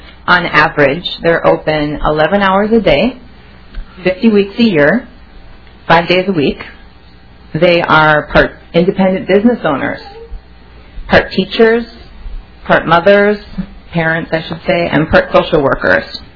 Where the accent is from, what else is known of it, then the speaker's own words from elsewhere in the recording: St. Cloud, Minnesota, United States; I'm from St. Cloud, Minnesota, originally.